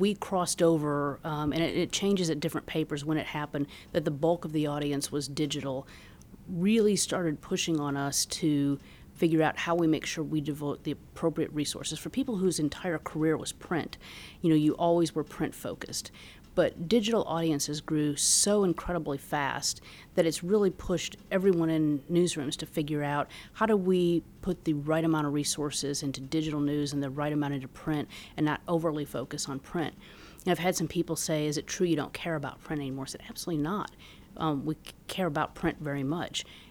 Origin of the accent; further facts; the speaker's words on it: Troy, Illinois, United States; I grew up in Troy, Illinois, and there was a little weekly paper, and we got to go into those offices to produce our high school paper.